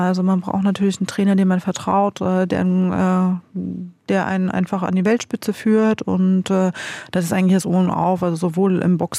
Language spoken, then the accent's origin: German; Germany; now in Austria; ich darf in Österreich nicht wählen. Ich bin Deutsche.